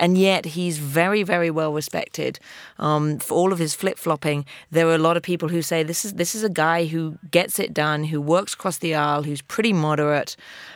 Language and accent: English; United States; now in London, United Kingdom; I live in London. And notwithstanding the accent, I'm American.